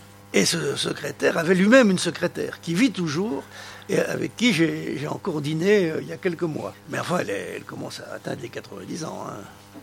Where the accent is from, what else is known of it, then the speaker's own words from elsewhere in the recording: France; je suis officier de l'armée française